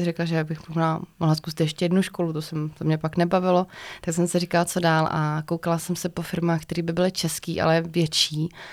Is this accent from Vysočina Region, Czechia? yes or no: yes; Vysočina Region, Czechia; now in Prague, Czechia; moje první brigáda na Vysočině, kde odkud pocházím